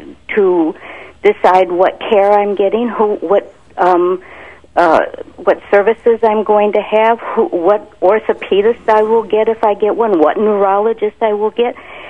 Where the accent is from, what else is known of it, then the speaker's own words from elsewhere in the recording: Pennsylvania, United States; I'm from the Lehigh Valley